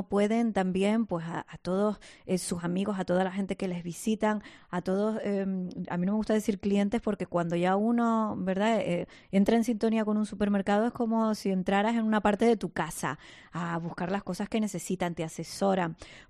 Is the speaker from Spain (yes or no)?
yes; Spain; ¿sabes que somos los españoles, pues los mayores consumidores de queso de Europa?